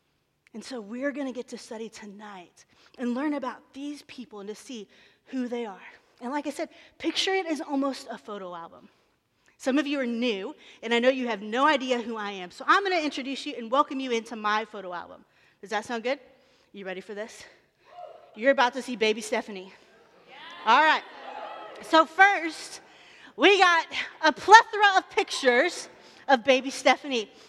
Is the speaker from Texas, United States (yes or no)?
yes; Arlington, Texas, United States; You see, I grew up in Arlington.